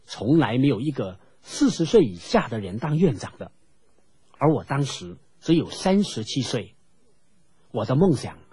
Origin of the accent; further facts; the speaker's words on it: Hong Kong; moved away as an adult; 我从香港来，出生在一个信基督的家庭里